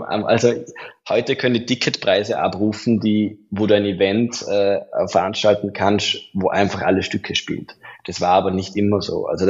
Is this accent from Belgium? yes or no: yes; Belgium; So, ja, ich bin aus Belgien